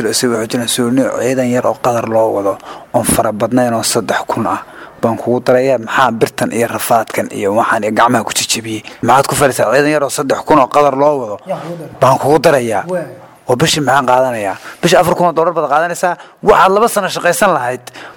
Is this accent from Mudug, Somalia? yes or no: yes; Galkayo, Mudug, Somalia; waxaan ka imid deegaanka la dhow mudug gaalkacayo